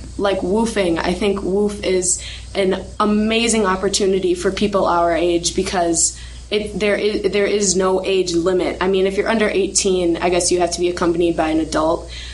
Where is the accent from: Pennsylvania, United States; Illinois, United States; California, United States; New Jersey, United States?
Illinois, United States; And I'm from Illinois, and I just want to say that it doesn't matter where you are.